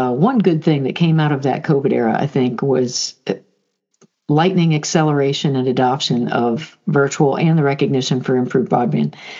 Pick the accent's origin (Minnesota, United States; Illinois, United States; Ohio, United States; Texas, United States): Illinois, United States; I'm a farmer from South Central Illinois